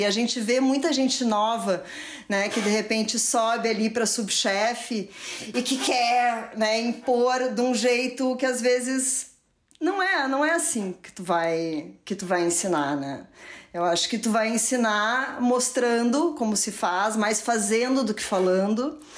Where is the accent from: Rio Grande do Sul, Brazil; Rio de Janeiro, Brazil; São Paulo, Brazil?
Rio Grande do Sul, Brazil; Porto Alegre; eu lembro quando eu era criança em Porto Alegre